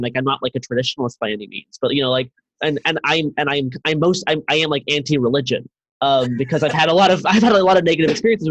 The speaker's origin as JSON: {"language": "English", "country": "Canada", "said": "I'm Canadian."}